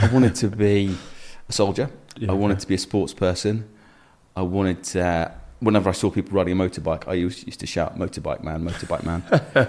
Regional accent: London, United Kingdom; My family still live in that same home I grew up in North London, Kensal Rise.

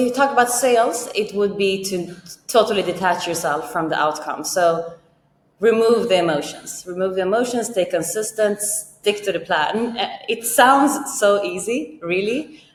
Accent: Lebanon; moved away; I come from Lebanon and we moved in the war and my dad and mom had to start over again.

